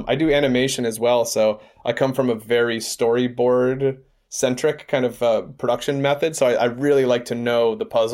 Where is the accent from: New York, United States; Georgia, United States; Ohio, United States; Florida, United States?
Georgia, United States; now in Los Angeles, United States; We are from Georgia. We grew up in Georgia.